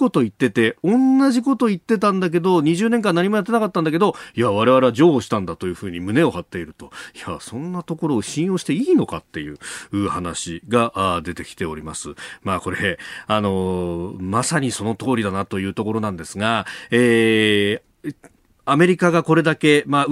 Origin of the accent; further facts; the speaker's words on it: Yokosuka, Kanagawa, Japan; 奥山さんも私も横須賀の出身でして、